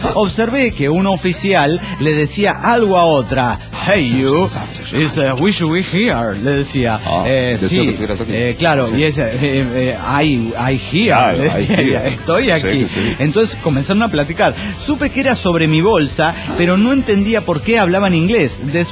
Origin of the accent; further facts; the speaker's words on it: Las Toscas, Santa Fe, Argentina; de las Toscas Santa Fe, Argentina.